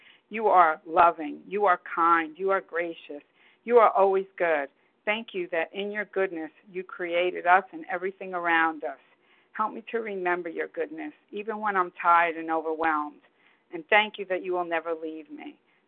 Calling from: New York, United States; I'm calling from New York

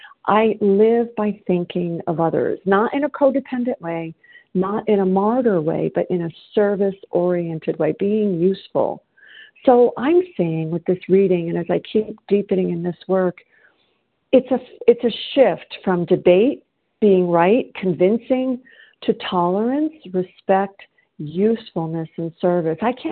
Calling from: South Carolina, United States; and I'm calling from South Carolina.

